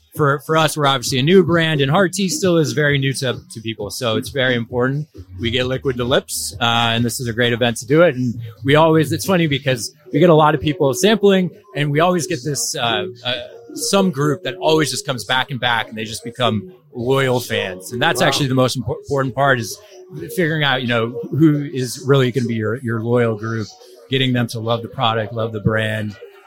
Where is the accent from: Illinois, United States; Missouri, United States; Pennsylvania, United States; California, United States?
California, United States; now in Los Angeles, United States; but I'm from Northern California.